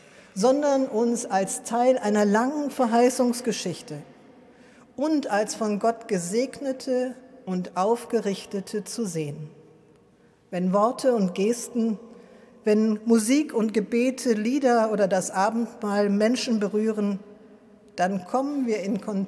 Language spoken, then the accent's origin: German; North Rhine-Westphalia, Germany; Ich bin am Rande des Ruhrgebiets aufgewachsen